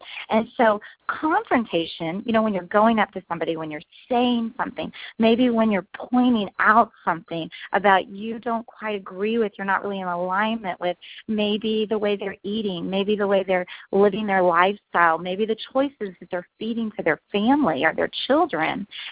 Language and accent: English; Texas, United States; And you know, I'm from the South, I'm from Texas.